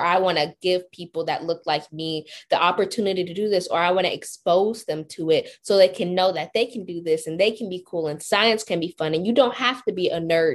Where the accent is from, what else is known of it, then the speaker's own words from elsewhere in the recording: Atlanta, Georgia, United States; I'm from Atlanta, Georgia.